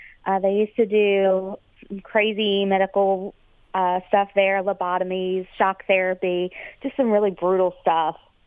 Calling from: Suffolk, Virginia, United States; Suffolk, Virginia.

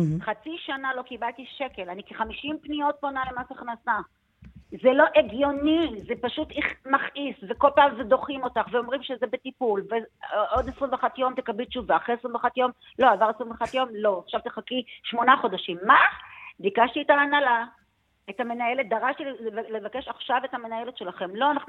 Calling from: Kiryat Shmona, Northern District, Israel; אני מקריית שמונה

